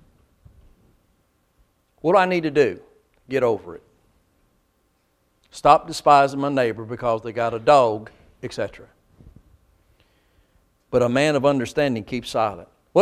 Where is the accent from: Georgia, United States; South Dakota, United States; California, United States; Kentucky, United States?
Kentucky, United States; I grew up in Kentucky, and a lot of my extended family were very poor people.